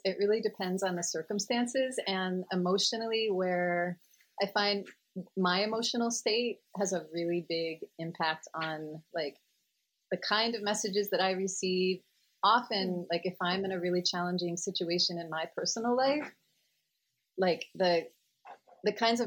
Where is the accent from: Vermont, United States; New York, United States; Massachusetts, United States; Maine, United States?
Massachusetts, United States; So I, growing up in Massachusetts, I had a pretty, you know, normal, like, suburban life.